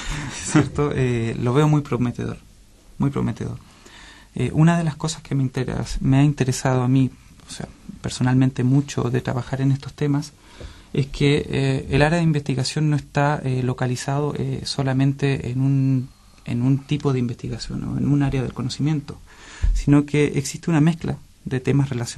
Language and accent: Spanish; Chile; now in Spain; Gonzalo y yo somos estudiantes provenientes de Chile